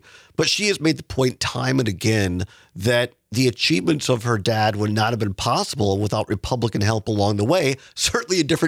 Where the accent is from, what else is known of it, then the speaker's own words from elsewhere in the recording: Richland Center, Wisconsin, United States; But growing up in Southwest Wisconsin and in Richland Center, I think it was just my grandparents were farmers